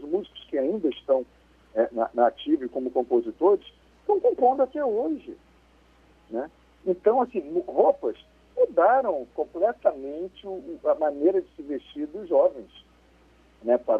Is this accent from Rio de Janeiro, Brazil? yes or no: yes; Rio de Janeiro, Brazil; eu como carioca, né, vou dizer que no Rio de Janeiro era uma verdade.